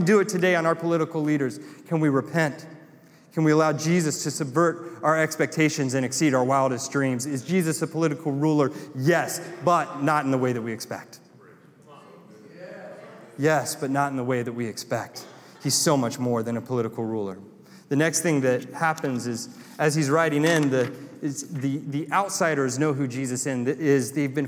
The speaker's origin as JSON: {"language": "English", "region": "North Carolina", "country": "United States", "said": "Man, I got really Southern there, Pastor Shino. I'm a donkey. I'm also from North Carolina."}